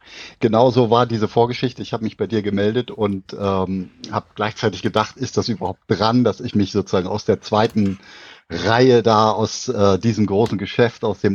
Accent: Kriewitz, Mecklenburg-Vorpommern, Germany; Also Mecklenburger durch und durch. Früher sagten wir Bezirk Schwerin. Aufgewachsen bin ich tatsächlich in Kriewitz.

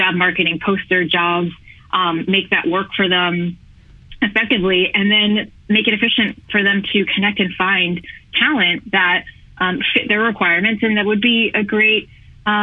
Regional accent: New York, United States; Born and raised in New York, worked in retail and food service and restaurants and hotels through most of my high school years into my early college years

